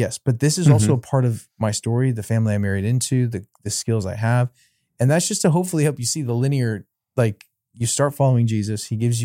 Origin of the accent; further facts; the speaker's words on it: Portland, United States; My story is I grew up primarily in Portland. I had a really, you know, interesting family situation.